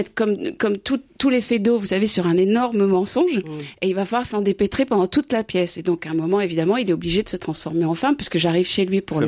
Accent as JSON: {"language": "French", "country": "France", "said": "Je suis française, voilà, métropolitaine maintenant."}